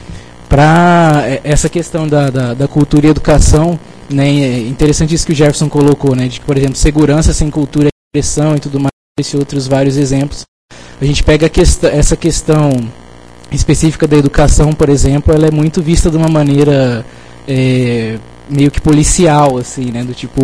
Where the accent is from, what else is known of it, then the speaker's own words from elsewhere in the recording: Cuiabá, Mato Grosso, Brazil; now in Porto Alegre, Brazil; sou do Fora do Eixo, né? Morei a vida inteira em Cuiabá e estou há 3 meses aqui em Porto Alegre, né?